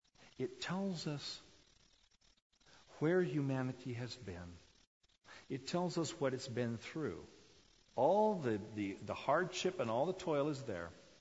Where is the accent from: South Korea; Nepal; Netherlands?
South Korea; now in United States; I remember as a kid growing up in Korea, everybody wanted to live in America.